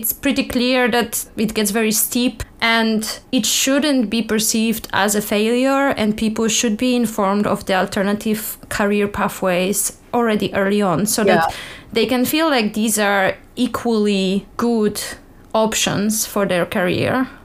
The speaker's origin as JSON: {"language": "English", "country": "Poland", "second_language": "English", "said": "I would say I come from Poland."}